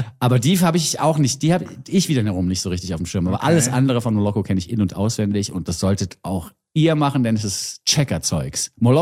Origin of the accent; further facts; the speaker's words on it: Bavaria, Germany; Für mich als Bayer ist es schwierig.